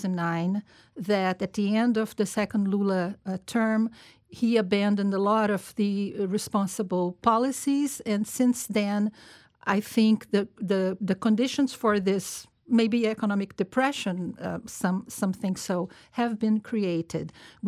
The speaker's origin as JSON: {"language": "English", "region": "Rio de Janeiro", "country": "Brazil", "said": "I'm from Rio and it's my town"}